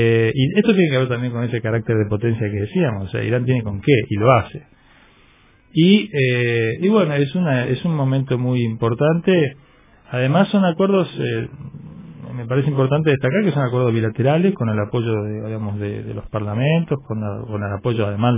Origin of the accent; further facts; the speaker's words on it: Argentina; No, yo soy argentino igual, ¿no?